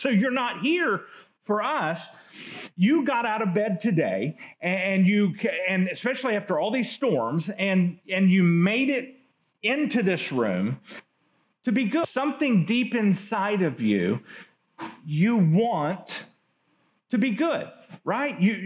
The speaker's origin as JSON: {"language": "English", "country": "United States", "tie": "born or raised there", "said": "because I think it's part of growing up in the United States, I had this life philosophy"}